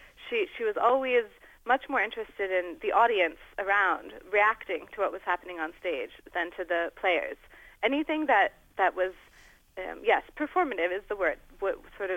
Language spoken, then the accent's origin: English; United States; and then I'm American, so I'm not... I probably shouldn't weigh in on that.